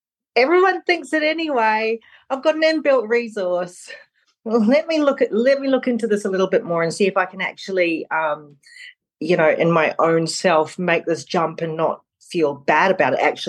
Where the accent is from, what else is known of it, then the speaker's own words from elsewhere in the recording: North Island, New Zealand; In New Zealand, the North Island of New Zealand, which is a, for people who don't know, it's a very tiny little island